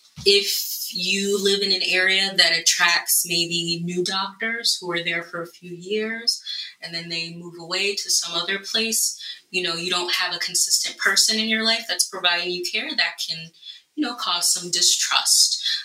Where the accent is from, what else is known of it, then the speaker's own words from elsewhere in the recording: New York, United States; COVID has been intensely personal for me as a person of color, as a healthcare provider, as a New Yorker.